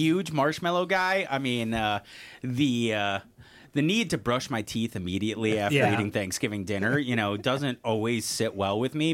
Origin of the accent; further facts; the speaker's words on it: La Farge, Wisconsin, United States; Is it because I'm from Lafarge?